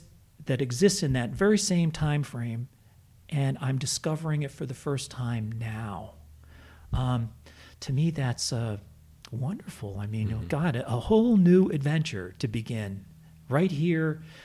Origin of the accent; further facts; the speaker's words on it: New Paltz, New York, United States; I grew up in New Paltz. I bought my first baseball glove at Montgomery Ward's in Kingston. This is where my mother and father shopped.